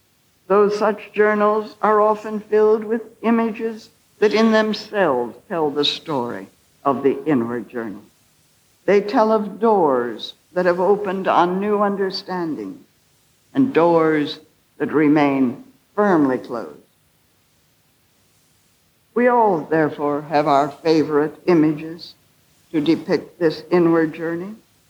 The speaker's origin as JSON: {"language": "English", "country": "United States", "said": "I don't know why, as an American, I'm drawn to this image of the interior castle"}